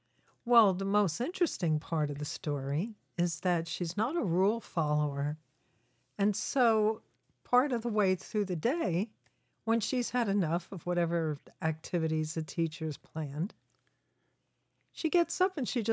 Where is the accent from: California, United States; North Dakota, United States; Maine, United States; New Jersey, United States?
New Jersey, United States; Bloomfield; But we grew up in Bloomfield and started going to Holston's when we were babies.